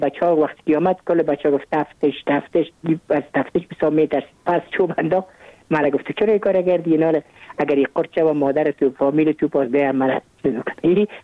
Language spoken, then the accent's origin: Persian; Kabul, Afghanistan; من متولد کابل هستم، در نایی اول کابل تولد شدیم.